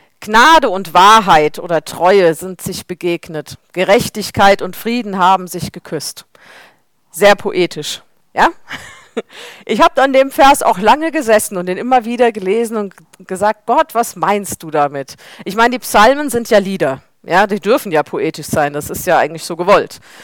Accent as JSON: {"language": "German", "town": "Sensbachtal", "region": "Hesse", "country": "Germany", "said": "wir hatten mehrere Brände bei uns in Sensbachtal, weil es zu trocken war."}